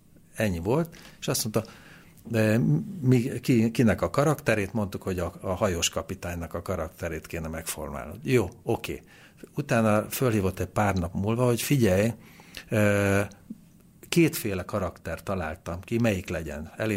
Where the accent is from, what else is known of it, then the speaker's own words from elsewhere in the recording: Székely Land, Romania; Én is székely vagyok egyébként.